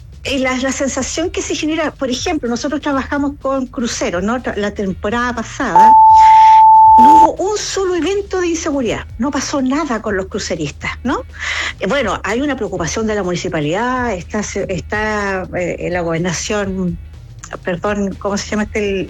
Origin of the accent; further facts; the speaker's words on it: Valparaíso, Chile; Sí, yo soy de Valparaíso.